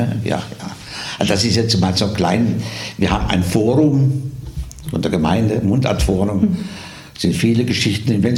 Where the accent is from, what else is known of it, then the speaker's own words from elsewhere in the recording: Obersinn, Bavaria, Germany; born there; ich bin gebürtiger Obersinner